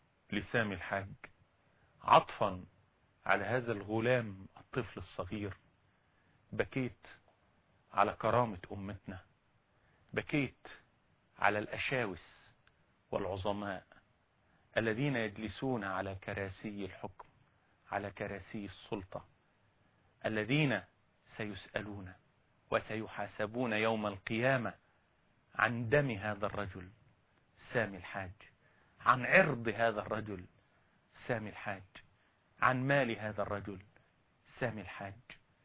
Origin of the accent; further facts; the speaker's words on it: Egypt; اكتشفت أن عندنا في مصر من الإعلاميين ومن الصحفيين ومن المثقفين